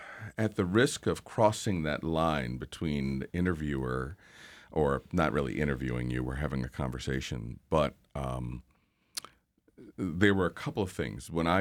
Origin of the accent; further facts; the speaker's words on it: Baltimore, Maryland, United States; in the neighborhood I grew up in Baltimore, Maryland.